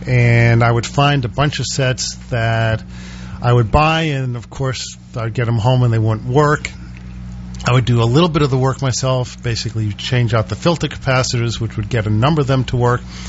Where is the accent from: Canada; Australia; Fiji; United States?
United States; Wellesley, Massachusetts; Well, the best part about growing up in Wellesley, which is a little bit west of here, was right across the street they opened up a Heathkit store.